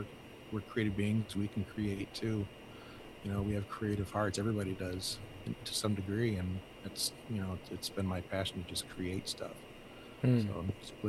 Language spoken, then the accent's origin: English; New York, United States; now in Dallas, United States; You know, I'm from New York, but I just decided to move to Dallas.